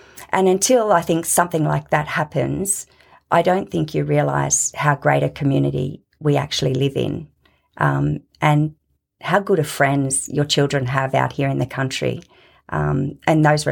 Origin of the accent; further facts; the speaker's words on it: Orange, New South Wales, Australia; is a country girl that was born and bred in Orange.